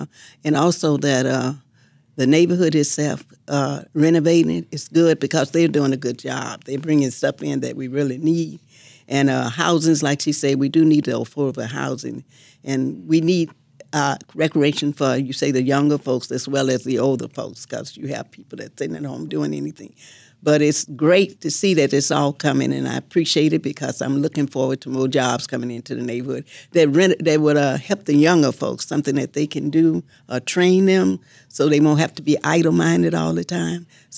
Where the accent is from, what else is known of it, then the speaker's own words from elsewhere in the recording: Mississippi, United States; moved away as an adult; now in Chicago, United States; I came from Mississippi. But I moved over in 63 after I got married there.